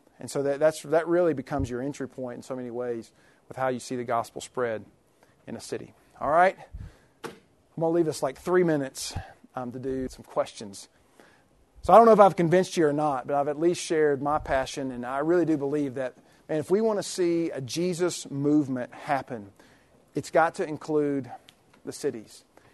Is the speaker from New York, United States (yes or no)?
no; Kentucky, United States; I'm from Kentucky. I love Kentucky.